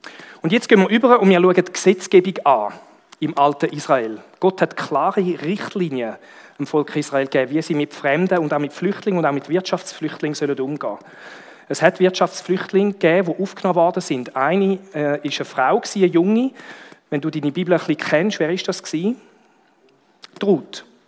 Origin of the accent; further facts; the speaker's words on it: Switzerland; wenn wir uns als Schweizer auch die Frage gefallen lassen, sind denn wir in unserer Schweizer Vergangenheit auch schon darauf angewiesen gewesen, dass andere Länder uns aufnehmen?